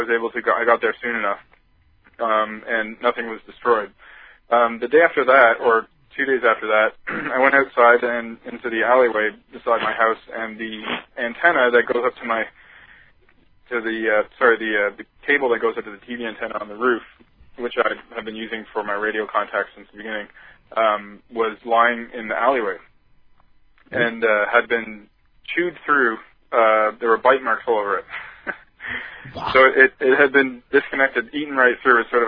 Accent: Canada; I mean, I'm personally Canadian.

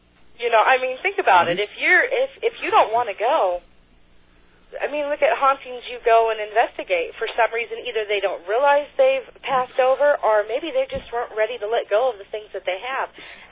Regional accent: California, United States; also born or lived in Michigan; I'm Michigan native, but I grew up out in California and then moved back here with my little ones in tow, so.

